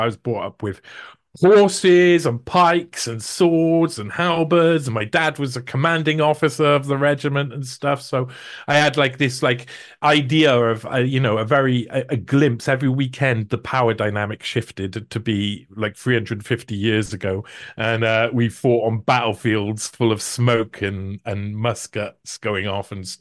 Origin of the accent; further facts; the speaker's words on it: Wales, United Kingdom; I'm a Welshman down in South Wales, it's true.